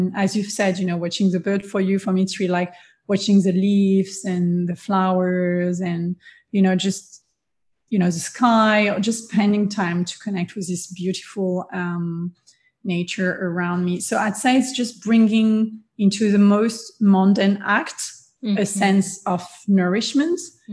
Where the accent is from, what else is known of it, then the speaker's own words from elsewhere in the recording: France; English is a second language; now in Australia; We live in Australia, and as you can hear with my accent, we're French.